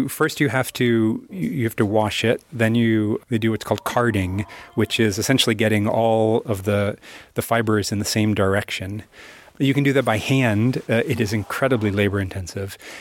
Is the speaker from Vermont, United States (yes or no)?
yes; Vermont, United States; I mean, I grew up in Vermont